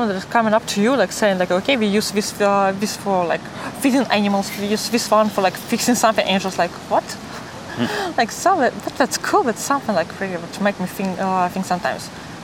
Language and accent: English; Russia; English is a second language; I'm really proud of that I'm Russian. When I'm traveling, I'm just like I'm proud to say that I'm from Russia